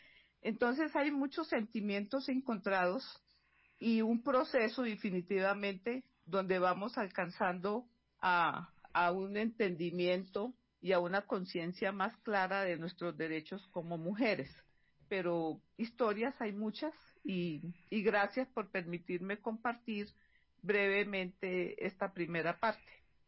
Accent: San Vicente de Chucurí, Santander, Colombia; yo soy una campesina santandereana de San Vicente de Chucurí y inicio mi trabajo campesino en el año 80.

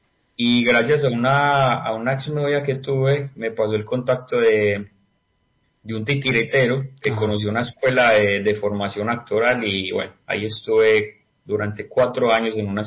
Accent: Belén de Umbría, Risaralda, Colombia; Un día estaba en mi pueblo, Belén de Umbría, Risaralda

